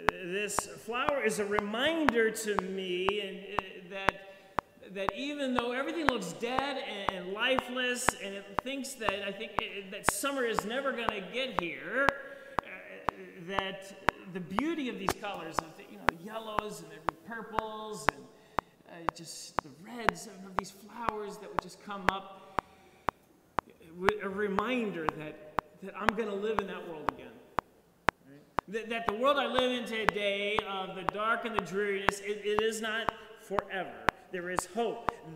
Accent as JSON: {"language": "English", "region": "Gulf Coast", "country": "United States", "tie": "born or raised there", "moved": "yes", "lives_now": "New Jersey, United States", "said": "Growing up on the Gulf Coast, I grew up thinking that there was just one season, the hot, humid season."}